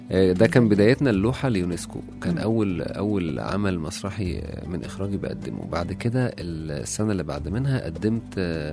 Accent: Alexandria, Alexandria Governorate, Egypt; انا جاي من اسكندريه زاحفا

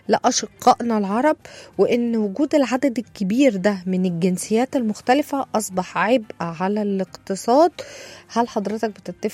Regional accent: Egypt; وعلى فكرة ده مش كلامنا وشعورنا كمصريين بس، الإحساسنا وانتمائنا لدولتنا وحبنا ليها

